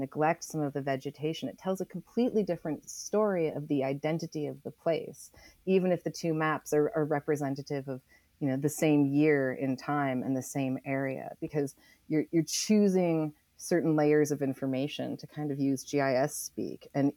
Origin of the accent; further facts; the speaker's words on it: Oregon, United States; The reason I went down the Applegate brother rabbit hole was because I am from Oregon, and I had heard Applegate, but I had never heard the story.